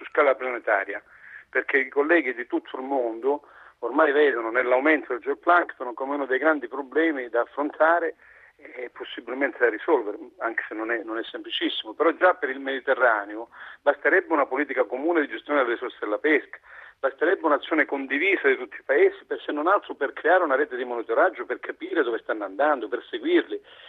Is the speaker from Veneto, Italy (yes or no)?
no; Calabria, Italy; io in questo momento sono in Calabria, perché sono calabrese